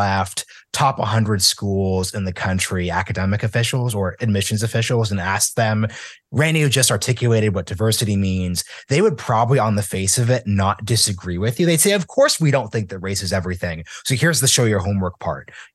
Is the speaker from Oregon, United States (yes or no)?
yes; Oregon, United States; moved away; Like I'm from Oregon, you know, it's a super white state. So I could just say, like, when I moved to the East Coast